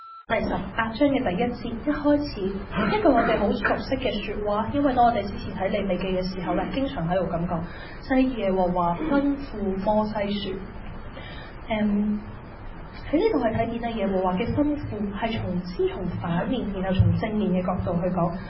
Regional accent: China; 我食飯嘅時候我要用筷子，因為我係一個中國人。

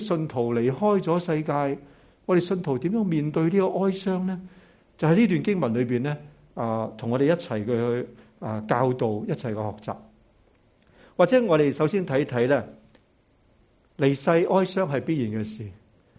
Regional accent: China; 我哋中國人

